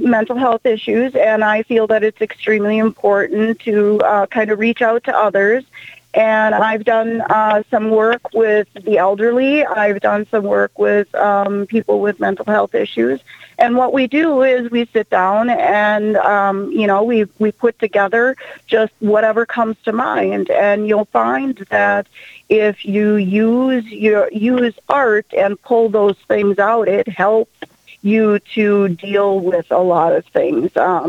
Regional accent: Minnesota, United States; Well, I have grown up pretty much in southwestern Minnesota my whole life. Just kind of, I have lived in Marshall, Pipestone, Granite Falls.

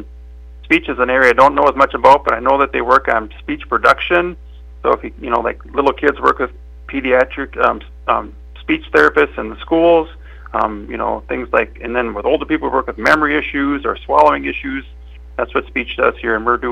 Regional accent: Minneota, Minnesota, United States; So I'm from Mineota originally. Met my wife Lisa a long time ago, and we met out in Rapid City, and we moved back here to Mineota about 15 years ago to be closer to my parents.

